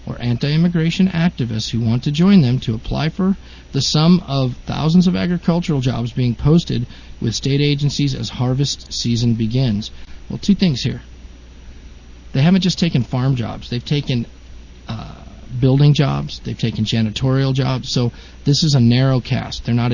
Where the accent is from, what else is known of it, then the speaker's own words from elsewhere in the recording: Colorado, United States; Where I grew up in Colorado, teenagers did this work.